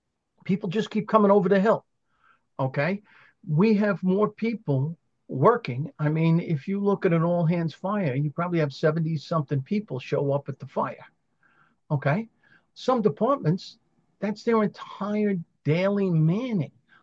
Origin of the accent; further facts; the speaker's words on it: New York City, New York, United States; I come from New York City. We have a hydrant every 600 feet.